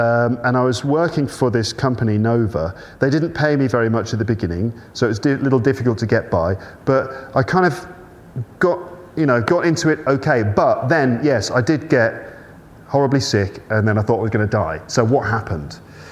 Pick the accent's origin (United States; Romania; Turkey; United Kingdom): United Kingdom; England; now in Japan; when I was growing up in England.